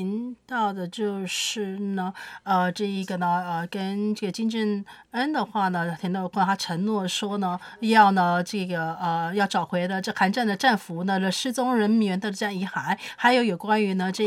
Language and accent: Chinese; China; 我是来自中国的记者